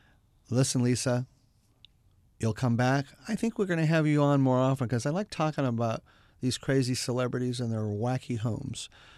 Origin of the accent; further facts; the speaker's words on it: Beverly Hills, California, United States; On certain streets, even where I grew up or in Beverly Hills in the 60s and 70s, we had all that.